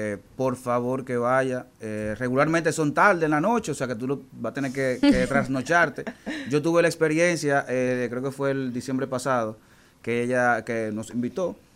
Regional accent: Dominican Republic; como dominicanos

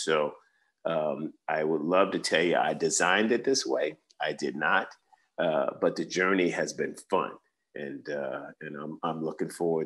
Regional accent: Cambridge, Virginia, United States; to places like my hometown, Cambridge, Virginia.

